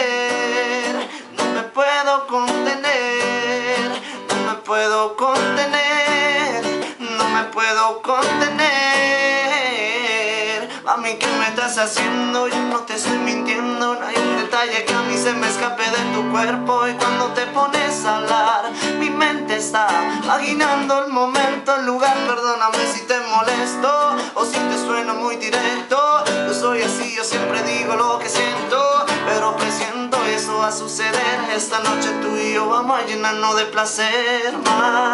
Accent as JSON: {"language": "Spanish", "town": "Medellín", "region": "Antioquia", "country": "Colombia", "said": "Hola amigos … soy de Medellín, Medellín, Colombia"}